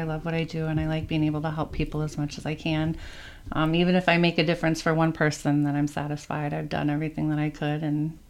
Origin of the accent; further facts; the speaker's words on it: Beloit, Wisconsin, United States; also born or lived in Iowa; Well, I am originally from Beloit, but I went to school at Upper Iowa University, and so we moved up here in 2018. And I live in Crawford County, but I work for Richland County.